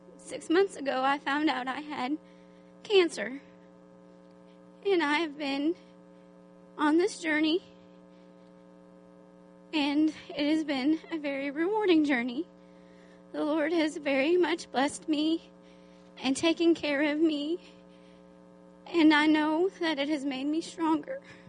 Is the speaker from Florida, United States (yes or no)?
no; Pearl, Mississippi, United States; I am from Pearl, Mississippi.